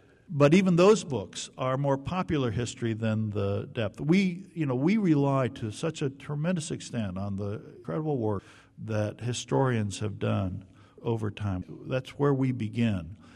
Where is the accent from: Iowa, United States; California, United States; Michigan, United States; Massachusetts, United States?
Iowa, United States; We grew up in Iowa.